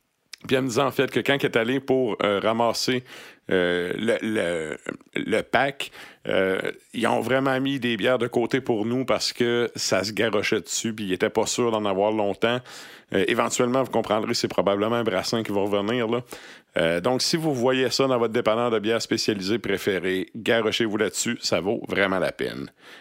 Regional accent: Trois-Pistoles, Quebec, Canada; un conte qui vient de mon hood, là, de mon coin de pays. Ça s'appelle Le conte de Notre-Dame-des-Neiges. En fait, c'est un mélange de plein de contes et légendes de la ville de Trois-Pistoles

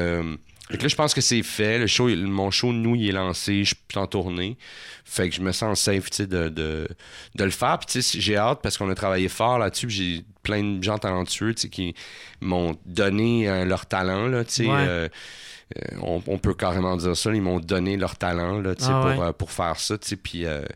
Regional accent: Laval, Quebec, Canada; also born or lived in Montreal; Je suis né à Montréal, mais à l'adolescence, j'ai habité pendant un bout de temps à Laval, tu sais.

